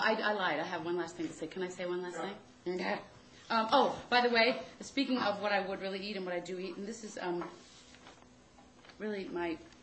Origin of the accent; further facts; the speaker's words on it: Maryland, United States; Yeah, I'm from Maryland, D.C. I went to NYU.